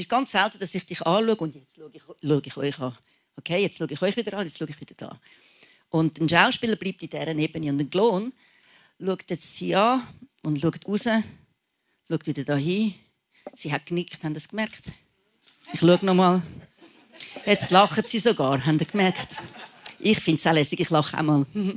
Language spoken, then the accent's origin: German; Switzerland; als Schweizer